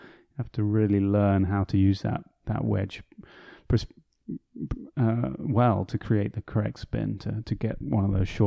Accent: South East England, United Kingdom; I grew up near London

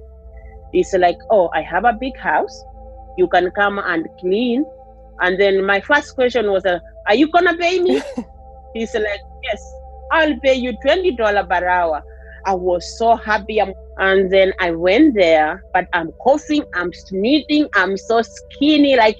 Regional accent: Kenya; Where are you from? I told them I'm from Kenya.

